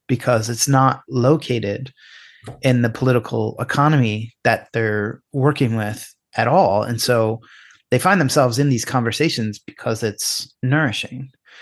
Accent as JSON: {"language": "English", "country": "Syria", "said": "look, I'm Syrian. So I have the benefit of being like part of, I mean, I'm half Irish as well"}